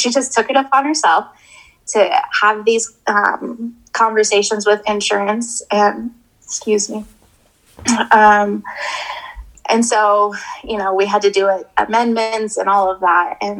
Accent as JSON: {"language": "English", "region": "Colorado", "country": "United States", "tie": "born or raised there", "said": "And so once we moved back to Colorado, I grew up in Colorado. And so we're at home. And my family's here"}